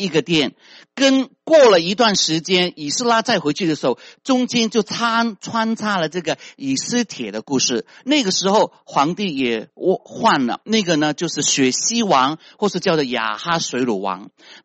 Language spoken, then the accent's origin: Chinese; China; 对我们中国人来讲的话呢，我们不像老美这样享受生命。